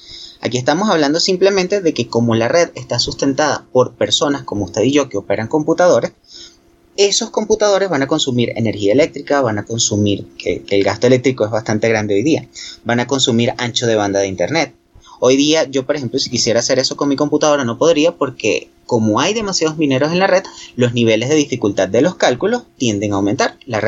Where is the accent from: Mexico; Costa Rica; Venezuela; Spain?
Venezuela; moved away; cuando vivía en Venezuela, porque yo soy originalmente de Venezuela